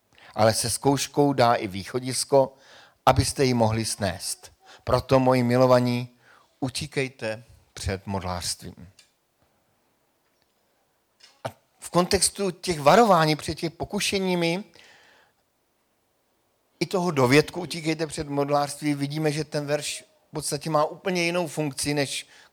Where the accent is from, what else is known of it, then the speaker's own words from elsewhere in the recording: Frýdek-Místek, Moravian-Silesian Region, Czechia; já pocházím z Frýdku Místku a tam se čepuje Radegast.